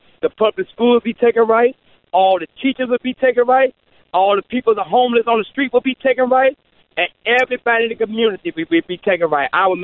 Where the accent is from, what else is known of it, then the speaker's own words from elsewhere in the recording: Alabama, United States; now in Chicago, United States; I'm not even from Chicago. I'm from Alabama. But I love Chicago.